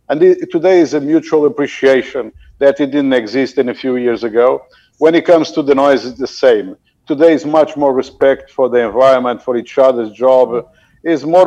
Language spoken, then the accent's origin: English; Portugal; English is a second language; I'm from Portugal and I do spend a lot of time in Portugal when I'm on vacation, obviously.